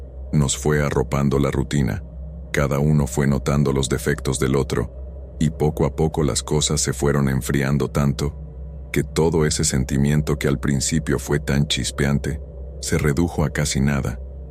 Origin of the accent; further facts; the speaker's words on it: Pittsburgh, Pennsylvania, United States; now in Miami, United States; Soy de Pittsburgh, Pensilvania. Pero hace 5 años conocí a una hermosa chica en un viaje de vacaciones que hice con unos amigos a Miami. Y quedé tan impresionado con ella que acabé mudándome a esa ciudad.